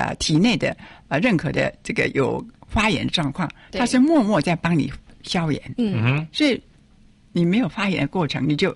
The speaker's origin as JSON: {"language": "Chinese", "country": "Taiwan", "said": "金险不是我们台湾人要吃得到"}